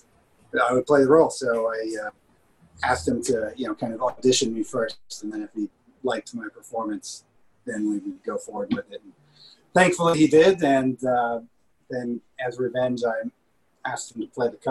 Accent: Los Angeles, California, United States; I was. Yeah, I was born in Northridge.

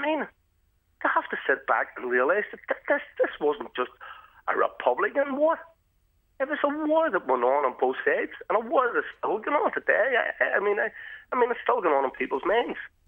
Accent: Ballymurphy, Northern Ireland, United Kingdom; And I'm from Ballymurphy.

